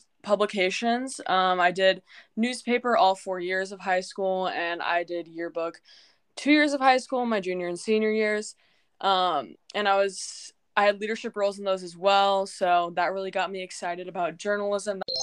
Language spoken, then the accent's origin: English; Des Moines, Iowa, United States; I am from Des Moines, Iowa. I go to what I did attend, I guess I've graduated now, but I attended a private school in West Des Moines, Iowa.